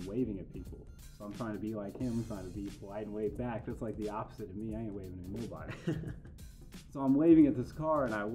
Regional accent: Oklahoma City, Oklahoma, United States; And I always say, I'm from the south side of Oklahoma City. I don't say I'm from Oklahoma City. I say I'm from the south side of Oklahoma City.

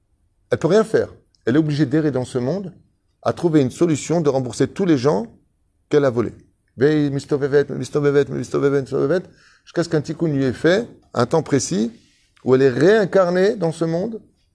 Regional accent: Tunisia; mais je suis tunisien et nous, on le dit, c'est pas un problème.

